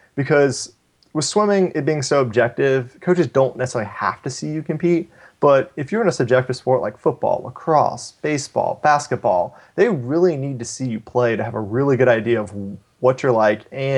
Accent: Charlotte, North Carolina, United States; I'm from Charlotte, North Carolina.

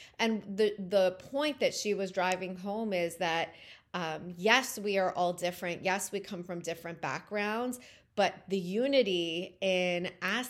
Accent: Toronto, Ontario, Canada; moved away as an adult; also born or lived in Iran; I was born in Iran, I grew up in Canada. Left Canada at 24 when I met my husband, my now husband, and had to make a decision because he was from New York, he was American, I was from Toronto, Canadian

